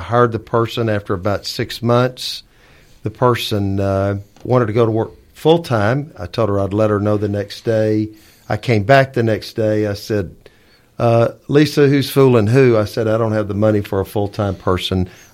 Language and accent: English; Orange, Texas, United States; I was working in my hometown of Orange